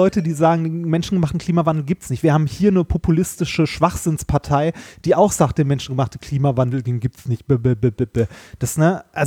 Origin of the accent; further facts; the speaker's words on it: North Rhine-Westphalia, Germany; wir kommen ja beide aus dem Ruhrpott und da, also wir haben von Kohlesubventionen gelebt, die ganze Region dort hat davon gelebt.